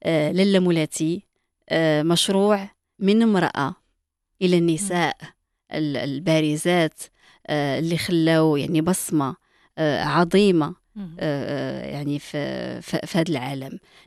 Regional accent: Morocco; حنا مغربيه

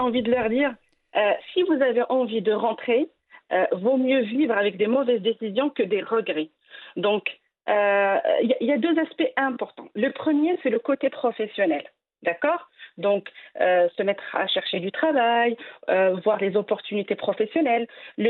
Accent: Morocco; moved away as an adult; also born or lived in France; je suis née et j'ai grandi au Maroc. J'ai fait mes études au Maroc et je le précise parce que je suis un pur produit de l'éducation nationale marocaine publique.

